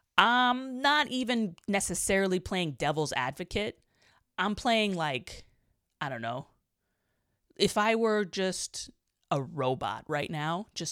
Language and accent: English; New York City, New York, United States; I grew up in New York City, and then my parents were kind of into politics and stuff.